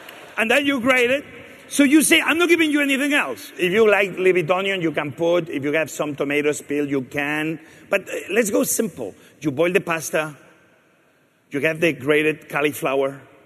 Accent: Spain; English is a second language; Then, okay, I'm from Spain, and I don't like to be using ingredients of other countries like Italy.

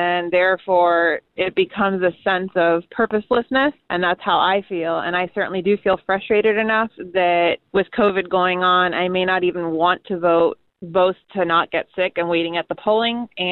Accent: Fort Myers, Florida, United States; I'm from Fort Myers, Florida.

